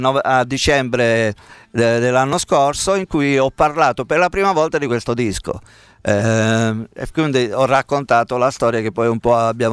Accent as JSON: {"language": "Italian", "town": "Castellana Grotte", "region": "Apulia", "country": "Italy", "tie": "born or raised there", "said": "Sandro Esposito, che è un percussionista del mio paese di Castellano, perché in parte il disco è stato registrato giù."}